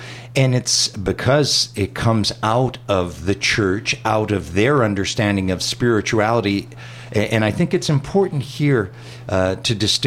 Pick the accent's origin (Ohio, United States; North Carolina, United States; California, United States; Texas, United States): Texas, United States; as somebody born and raised, born in Texas, mm-hmm. born and raised in the United States